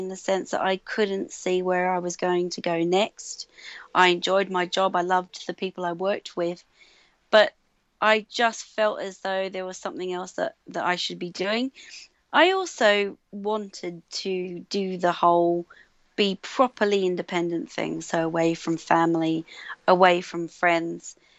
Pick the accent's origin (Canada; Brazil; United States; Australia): Australia; now in England, United Kingdom; I was going to start by saying I'm Australian, but you all kind of know that, but that's what I lead with over here in England.